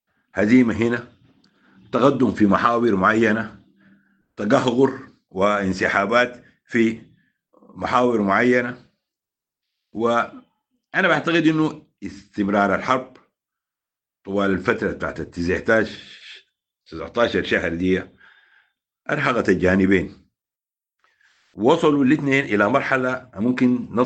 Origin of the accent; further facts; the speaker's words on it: Sudan; هنا عندنا في السودان اذا كان قوات الدعم السريع او الجيش فشلوا فيها فشل سريع